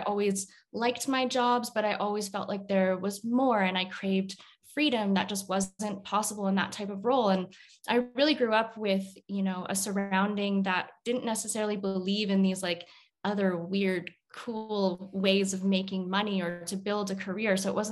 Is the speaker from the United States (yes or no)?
no; Canada; I am from Canada.